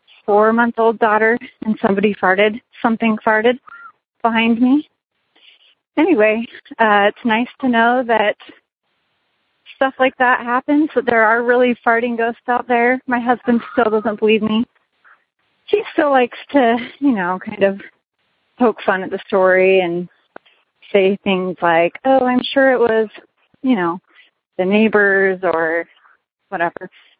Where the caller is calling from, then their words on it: Las Vegas, Nevada, United States; Hi, Tony. I'm calling in from Las Vegas, Nevada.